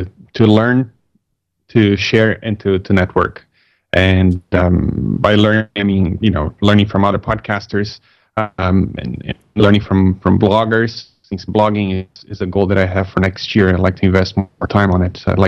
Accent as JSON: {"language": "English", "country": "Brazil", "second_language": "English", "lives_now": "Canada", "said": "because I'm not from here. I'm originally from Brazil, right?"}